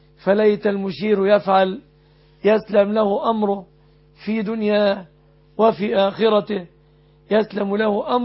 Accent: Egypt

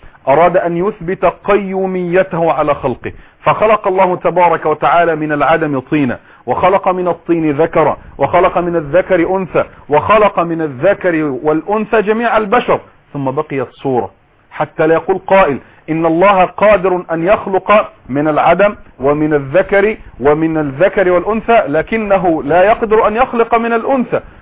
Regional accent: Egypt; أن أعزي نفسي كمصري

